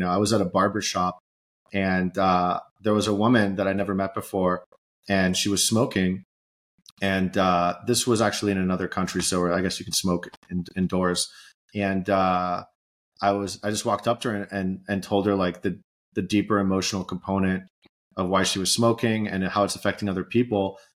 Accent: California, United States; I was raised in Southern California, Orange County.

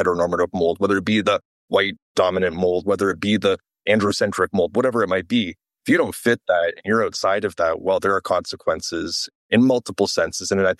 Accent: Toronto, Ontario, Canada; So I grew up in Toronto, Ontario, dirty riding Canadian, the youngest of 5 kids. I grew up in a family that was not a religious family.

